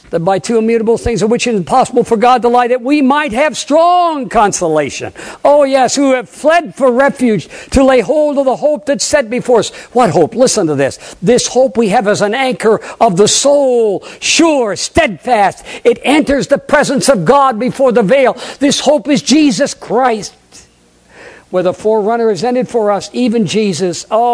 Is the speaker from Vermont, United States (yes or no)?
yes; Brattleboro, Vermont, United States; born there; He was preaching at the Brattleboro Church where I was born in Brattleboro, holding evangelism.